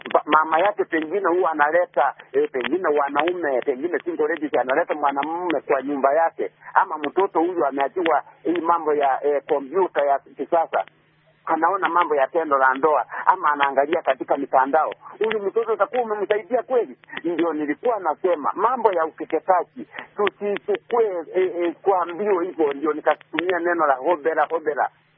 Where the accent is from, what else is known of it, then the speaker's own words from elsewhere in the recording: Kisii, Kisii County, Kenya; Kama mimi kutoka sehemu yenye natoka huko Kisii